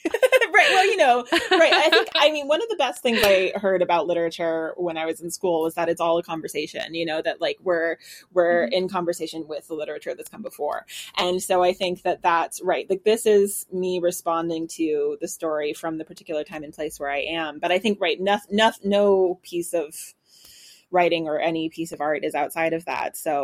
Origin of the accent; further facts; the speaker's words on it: United States; now in Ireland; I'm an American, but I've lived in Ireland for 10 years. And so I have a sort of complicated relationship with how I speak